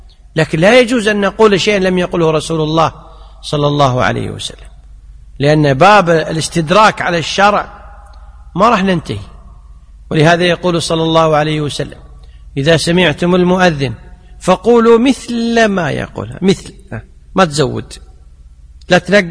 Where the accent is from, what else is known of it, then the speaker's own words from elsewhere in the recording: Kuwait; في الكويت عندنا ما يوجد هذا، لكن في السعودية موجود هذا، في الكويت عندنا؟ ما عندنا في الكويت